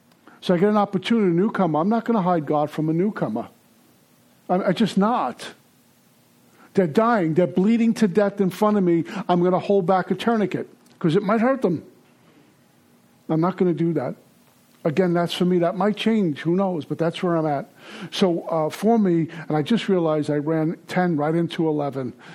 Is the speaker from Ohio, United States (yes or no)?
no; Brooklyn, New York, United States; I'm from Brooklyn. I doubt everybody.